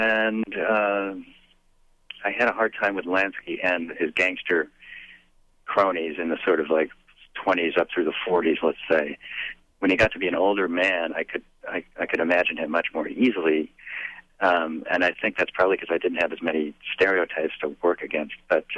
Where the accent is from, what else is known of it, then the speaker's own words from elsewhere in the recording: United States; he could do it in a way that had more authority in a way than I do as an American.